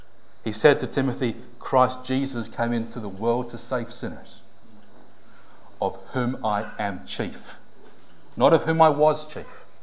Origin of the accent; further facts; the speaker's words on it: Melbourne, Victoria, Australia; I was living in Sydney at the time, and I was invited back to the church that I grew up in Melbourne